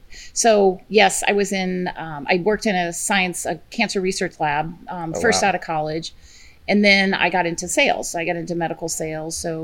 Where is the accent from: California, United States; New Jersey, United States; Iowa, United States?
Iowa, United States; and I'm from Iowa, and my parents had picnics and block parties and pig roasts and whatnot.